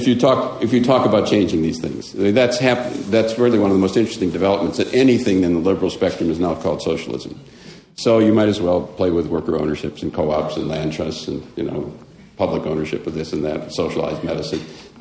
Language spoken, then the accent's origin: English; Racine, Wisconsin, United States; I'm from Racine, Wisconsin. Those are my people. I mean, folks that I grew up with and went to high school with.